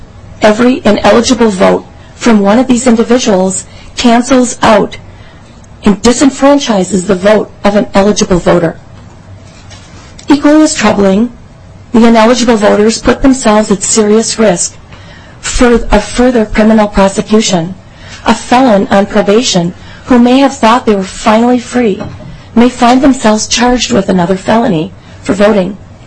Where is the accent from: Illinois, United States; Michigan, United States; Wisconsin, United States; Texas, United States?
Wisconsin, United States; The process is modeled after Wisconsin, my home state.